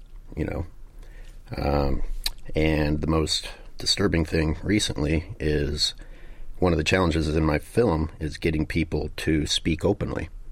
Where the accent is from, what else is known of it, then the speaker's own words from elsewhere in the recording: Kansas, United States; I grew up in Kansas.